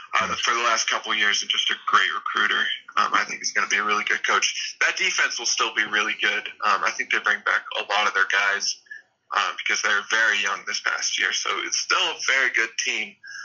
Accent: Colorado, United States; I'm from Colorado, so I compare everything to Colorado.

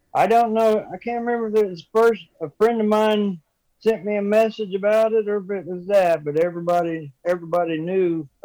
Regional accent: Fair Grove, Missouri, United States; I grew up in Fairgrove, Missouri, and I've spent most of my life outdoors hunting and fishing

